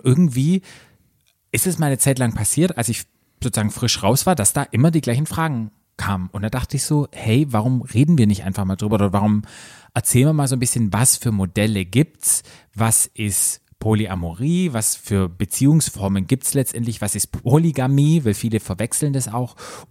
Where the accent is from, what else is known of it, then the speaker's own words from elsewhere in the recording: Baden-Württemberg, Germany; So ein Sonnenblumenfeld kann ich mich erinnern, ja. Bei uns im Schwarzwald.